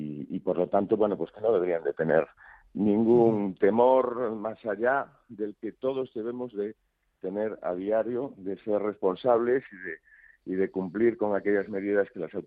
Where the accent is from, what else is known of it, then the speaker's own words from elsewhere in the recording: Galicia, Spain; aparte de ser gallego, soy gallego convencido